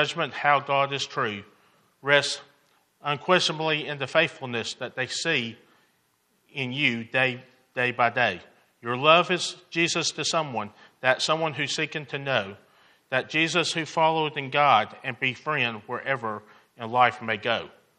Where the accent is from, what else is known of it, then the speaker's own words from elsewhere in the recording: Murfreesboro, Tennessee, United States; also born or lived in United Kingdom; I grew up in Murfreesboro most of my life, and then when I was 24, 25, I went over to the UK, went for 6 months, stayed for 12 years. And then I came back about 6 or 7 years ago.